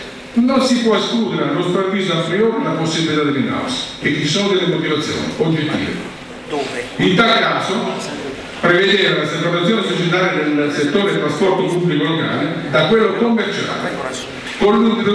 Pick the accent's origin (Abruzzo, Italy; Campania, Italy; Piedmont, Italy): Abruzzo, Italy; Ortona; Io che sono di Ortona